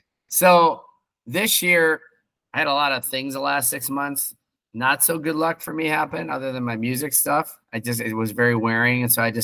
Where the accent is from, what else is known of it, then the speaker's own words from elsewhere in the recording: Sherman Oaks, California, United States; now in Chicago, United States; Yeah, SoCal, LA area. I grew up in Sherman Oaks.